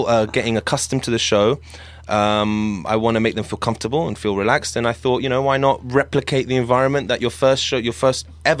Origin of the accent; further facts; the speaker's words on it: Syria; I was like, I'm from Syria.